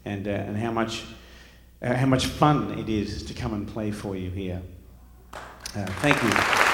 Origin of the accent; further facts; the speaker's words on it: Australia; As I said earlier in the evening, I'm from Australia, a beautiful country, the other side of the world